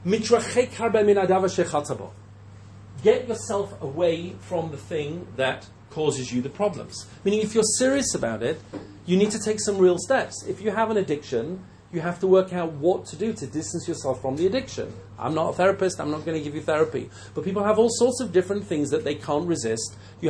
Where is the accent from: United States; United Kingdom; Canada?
United Kingdom; England; I'm English. I don't think you'd catch me doing that.